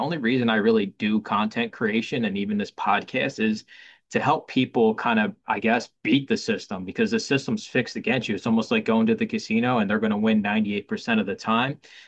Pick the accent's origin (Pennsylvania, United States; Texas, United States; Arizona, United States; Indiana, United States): Pennsylvania, United States; Philadelphia; growing up in Kensington, one of the worst neighborhoods in Philadelphia